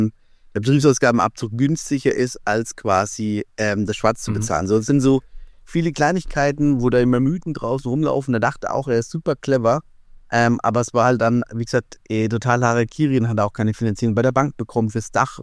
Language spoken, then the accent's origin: German; Schweinfurt, Bavaria, Germany; ich komme ja aus Schweinfurt